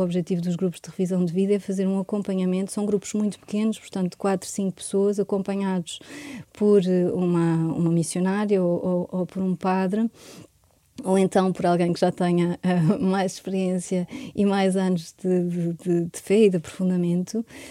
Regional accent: Lisbon, Portugal; Sempre vivi, nasci aqui, sempre vivi em Lisboa

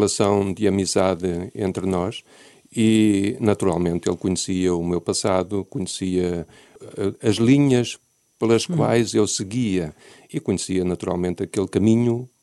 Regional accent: Leiria, Portugal; Eu sou natural de Leiria, Diocese de Leiria Fátima, nasci numa pequenina aldeia nas proximidades de Leiria, portanto a 20 km de Leiria.

